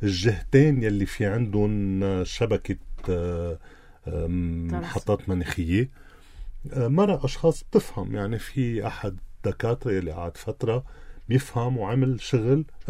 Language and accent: Arabic; Lebanon; نحن عندنا بلبنان